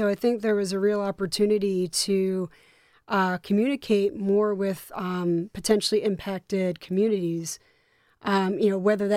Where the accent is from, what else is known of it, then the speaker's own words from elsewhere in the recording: New Jersey, United States; You know, I grew up in South Jersey, and I also lived for a year in North Carolina.